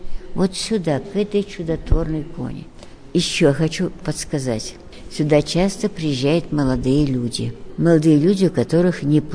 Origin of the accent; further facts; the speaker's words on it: Yekaterinburg, Sverdlovsk Oblast, Russia; Пришла книга храма Екатеринбурга. Карта моего родного города.